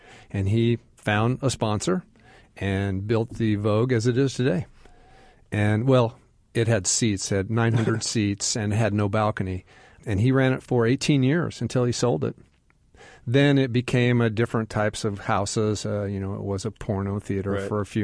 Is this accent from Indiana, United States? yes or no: yes; Washington, Indiana, United States; No, we grew up in Washington, Indiana.